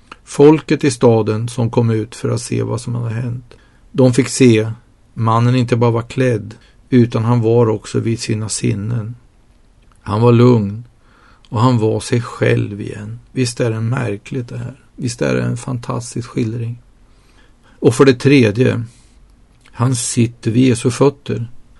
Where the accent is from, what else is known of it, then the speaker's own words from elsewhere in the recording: Nyköping, Södermanland, Sweden; Jag kommer ju från Nyköping. Det är en väldigt fin stad.